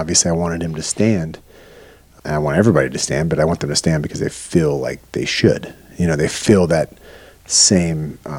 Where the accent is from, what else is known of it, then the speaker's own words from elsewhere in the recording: United States; I'm an American. Thank you.